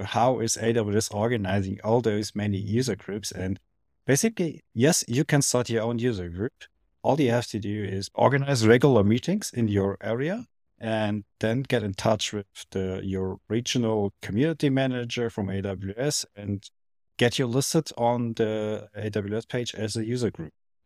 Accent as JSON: {"language": "English", "country": "Germany", "second_language": "English", "said": "And you have bigger countries like my country. I'm coming from Germany, where we have a lot of small user groups."}